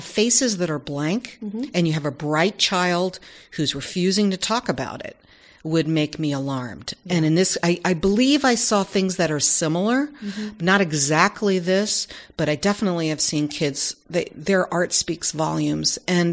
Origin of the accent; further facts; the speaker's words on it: New York, United States; I am from New York and had the funniest father in the world who used to make me laugh so hard I would cry.